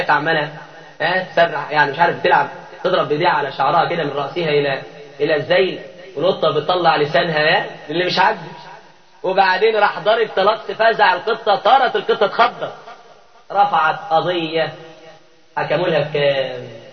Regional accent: Cairo Governorate, Egypt; وعندنا في شبرا في فندق للكلاب

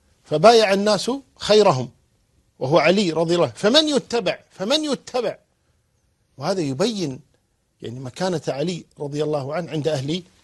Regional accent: Kuwait; وعندنا في الكويت نقول نشرق باسمه

